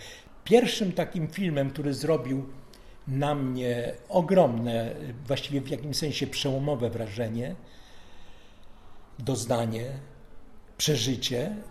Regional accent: Krosno, Subcarpathian Voivodeship, Poland; Pochodzę z ziemi krośnieńskiej na Podkarpaciu i w tym miasteczku, w którym się urodziłem, na przedmieściach Krosna

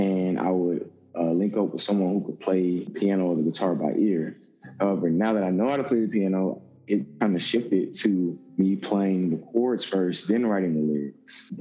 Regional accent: Havana, Florida, United States; I am from Havana, Florida, which is like 20 minutes outside of Tallahassee, Florida.

